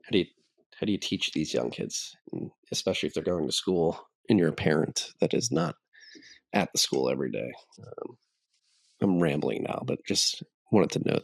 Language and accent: English; Pennsylvania, United States; Josh Shapiro, governor of the state that I live in, my home state, pushing back, suing the federal government